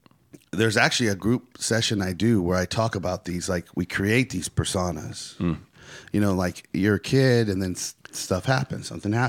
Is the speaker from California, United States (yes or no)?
yes; California, United States; I think it's just from growing up in California. You know, and that's just who I grew up with. And that's how we talk.